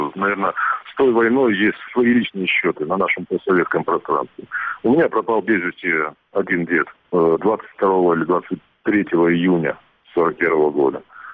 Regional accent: Kyiv, Ukraine; же узнают, что мы из Киева

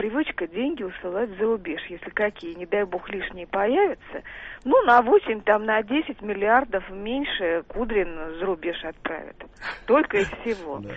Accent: Moscow, Russia; Я москвичка.

